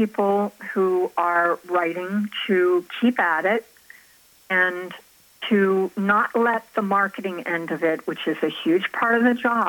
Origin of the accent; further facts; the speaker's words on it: Collingswood, New Jersey, United States; And it all takes place in my hometown of Collingswood, New Jersey.